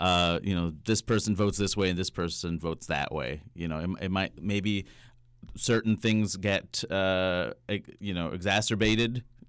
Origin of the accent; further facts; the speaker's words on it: New York, United States; and me politely trying to say, "Well, I'm from New York,"